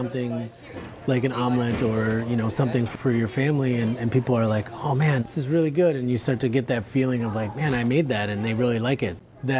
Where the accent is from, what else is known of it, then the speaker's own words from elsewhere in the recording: Racine, Wisconsin, United States; also born or lived in South Korea; I was born in South Korea, and then I was adopted by a family in Racine, Wisconsin, and grew up on a farm. With like chickens and vegetables, and then, you know, mostly hay and horses